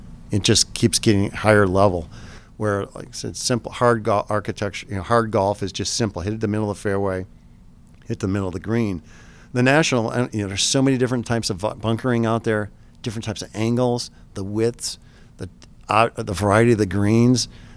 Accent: Michigan, United States; I grew up in Michigan.

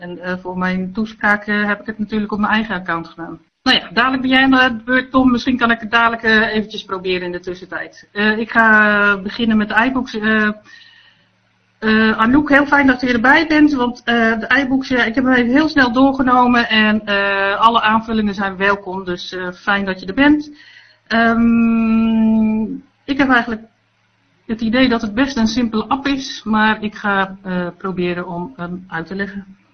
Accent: Netherlands; En ik ben een echte Nederlander en ik wil dan niet betalen.

